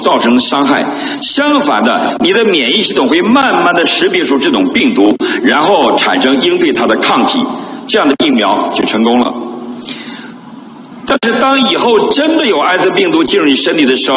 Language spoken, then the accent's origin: Chinese; China; 说明我们中国人的这种幽默感大度。